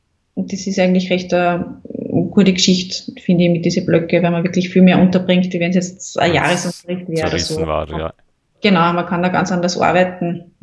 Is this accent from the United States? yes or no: no; Austria; diese duale Ausbildung, wie es bei uns in Österreich ist, wirklich super finde